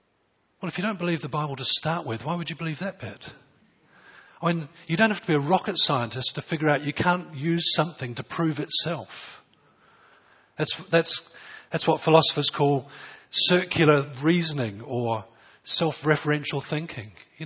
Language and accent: English; England, United Kingdom; born there; I was born in England, 1953, you can work that out. I was born into a military family